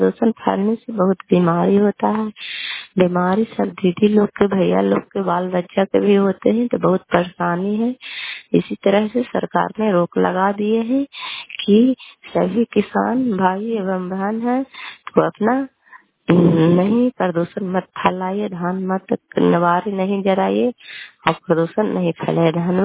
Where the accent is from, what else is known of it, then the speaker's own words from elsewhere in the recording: Kalyanpur, Bihar, India; घर कल्याणपुर वाले बेलछी पंचायत प्रखंड चंडी जिला ललंदा का निवासी हूँ।